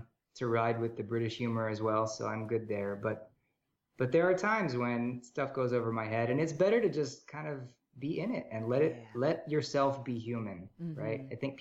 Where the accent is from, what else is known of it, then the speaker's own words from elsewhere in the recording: United States; And I, as you can tell from my voice, I'm American.